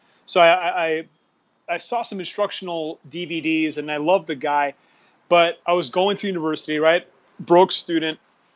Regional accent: Canada; now in Panama; I do have a home base in Panama, but I'm Canadian.

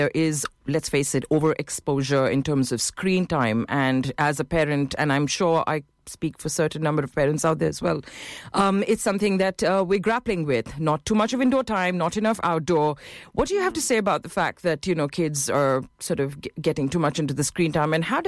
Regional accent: Delhi, India; I know I'm from Delhi, India

